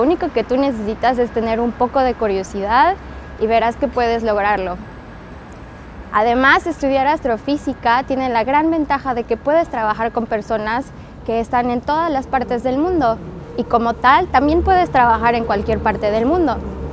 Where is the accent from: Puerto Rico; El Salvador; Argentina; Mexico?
Mexico; now in Hamburg, Germany; soy mexicana